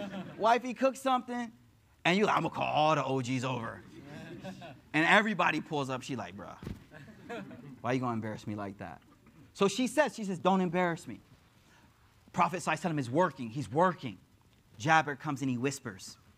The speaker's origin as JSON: {"language": "English", "country": "United States", "said": "So you got to understand their culture. I'm American."}